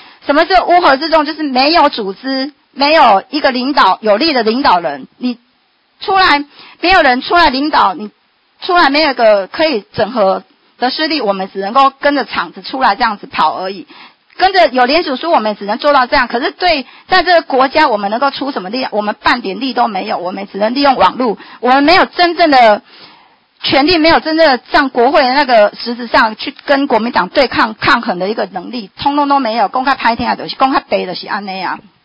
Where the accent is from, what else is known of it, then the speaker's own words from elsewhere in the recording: Taiwan; 我们台湾人是很高的